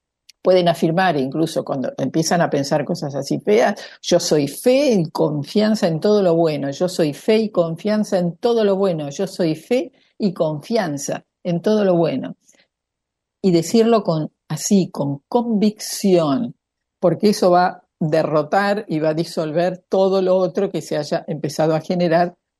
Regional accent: Argentina; born there; por algo nacimos acá en la Argentina y no nacimos en otro país.

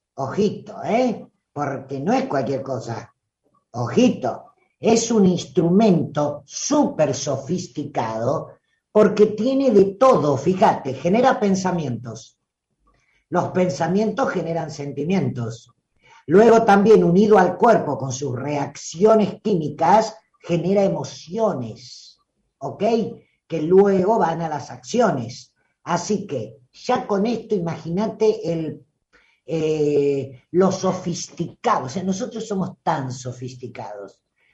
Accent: Olavarría, Buenos Aires Province, Argentina; como se decía en Olavarría, mi pueblo natal, estamos más perdidos que turco en la neblina

